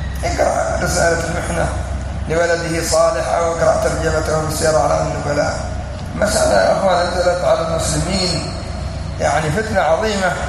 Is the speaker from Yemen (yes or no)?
yes; Yemen; accent: Yemeni; يعني على لهجتنا اليمنية